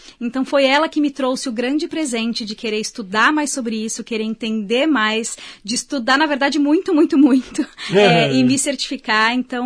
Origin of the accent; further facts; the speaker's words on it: São Paulo, Brazil; moved away as an adult; now in Canada; Sou de São Paulo, capital, e tô aqui há 2 meses.